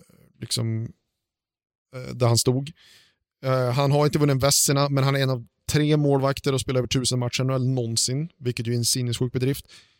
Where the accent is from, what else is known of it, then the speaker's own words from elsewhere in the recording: Sweden; Och det säger jag inte bara för att jag är svensk.